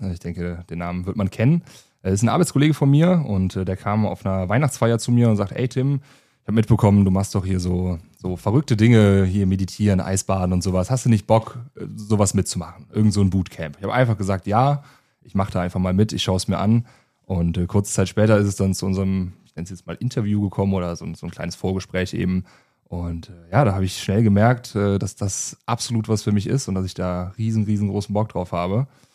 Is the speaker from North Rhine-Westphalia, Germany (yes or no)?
yes; Cologne, North Rhine-Westphalia, Germany; ich als Kölner nach Düsseldorf eventuell wechsle